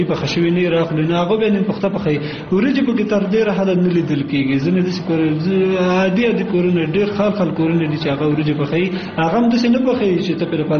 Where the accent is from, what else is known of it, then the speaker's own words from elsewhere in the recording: Kunar, Afghanistan; زه اصلن د کونړ ولایت اوسیدونکی یم ګورم ما په نورستان کې وخت تیر کړل